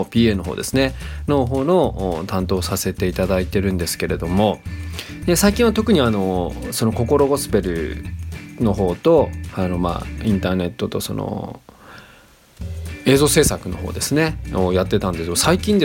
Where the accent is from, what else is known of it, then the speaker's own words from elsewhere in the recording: Fukuoka, Japan; moved away as an adult; now in Tokyo, Japan; 24歳の時に、長崎の方に移りまして、で30歳になる前にですね、東京の方に移ってきまして、気がつけば人生の中で、生まれ育った福岡の次に、この東京での生活の方が長い